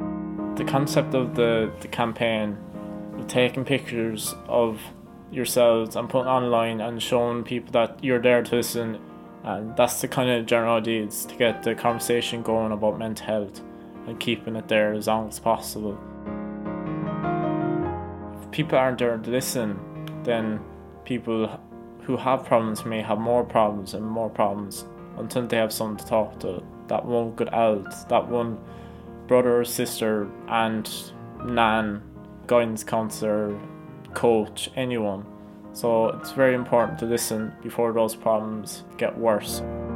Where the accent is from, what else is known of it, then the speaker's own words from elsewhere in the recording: Tralee, Munster, Ireland; I'm 18. I'm from Tralee, County Kerry.